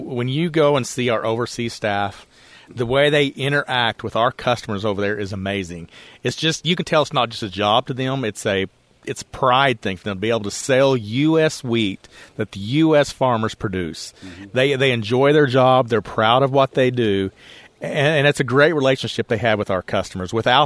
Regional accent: Oklahoma, United States; I think it's great that I'm from Oklahoma and be able to represent us and our hard red winter wheat.

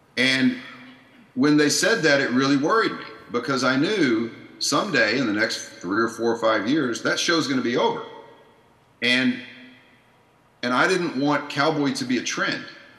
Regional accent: Fort Worth, Texas, United States; Had I grown up around Houston, I might say the King, but in if you're around Fort Worth, which I was

